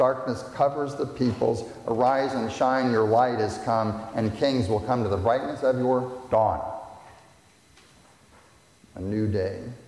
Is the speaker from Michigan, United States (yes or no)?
no; Virginia, United States; When I was a teenager, my family, we grew up in Virginia. We went almost every year to Ocean City, New Jersey, to the beach.